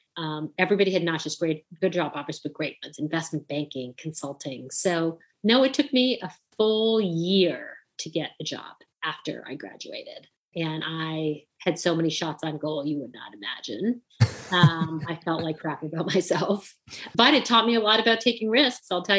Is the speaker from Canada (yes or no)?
yes; Canada; I go to a Canadian university called Western. I'm Canadian, if you can't tell.